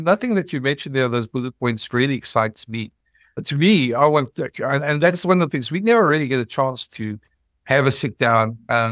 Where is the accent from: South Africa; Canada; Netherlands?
South Africa; Well, as a South African